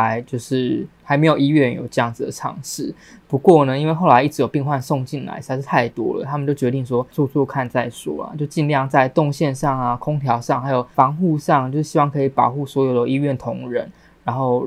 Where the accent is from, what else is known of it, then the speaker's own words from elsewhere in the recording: Taiwan; 我想就身为台湾人，应该大家都还蛮喜欢吃板德的